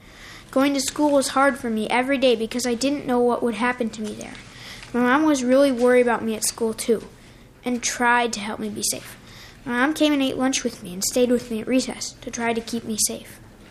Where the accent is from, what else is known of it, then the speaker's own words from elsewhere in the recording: Forest Lake, Minnesota, United States; I'm from Forest Lake.